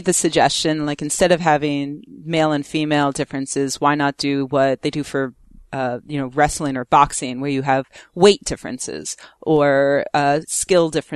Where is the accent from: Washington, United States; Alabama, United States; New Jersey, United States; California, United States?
New Jersey, United States; I'm from New Jersey.